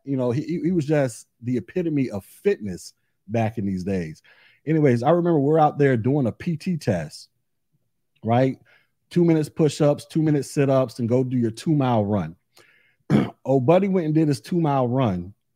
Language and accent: English; Florida, United States; Y'all know I'm from Florida. I don't live in Miami, but I am from Florida.